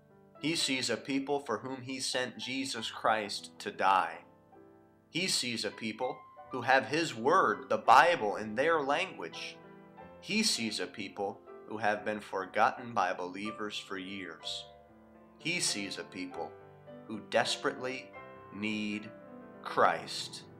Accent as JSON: {"language": "English", "town": "Berlin", "region": "Vermont", "country": "United States", "tie": "born there", "said": "I was born in Berlin, Vermont on July 19th, 1988."}